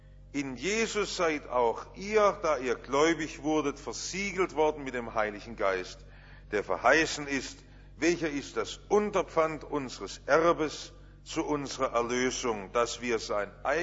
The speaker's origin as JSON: {"language": "German", "town": "Stuttgart", "region": "Baden-Württemberg", "country": "Germany", "tie": "born or raised there", "said": "Wir waren Kinder, wir sind ja im Stuttgarter Westen aufgewachsen"}